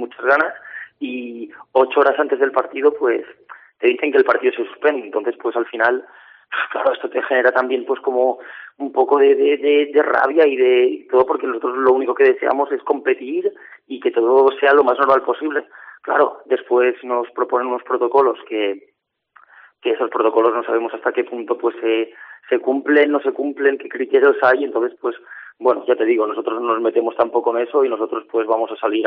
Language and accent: Spanish; Barcelona, Catalonia, Spain; now in Huesca, Spain; Yo soy de Barcelona, estoy viviendo en Huesca desde hace 4 años